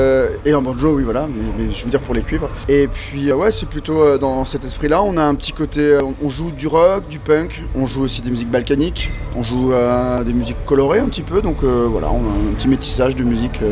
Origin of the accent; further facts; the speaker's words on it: Rennes, Brittany, France; nous on vient de Rennes, donc en Bretagne, le milieu rennais et breton, et on se connaît tous